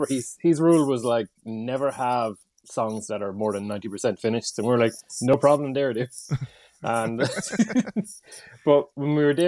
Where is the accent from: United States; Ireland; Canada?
Ireland; we're just Irish.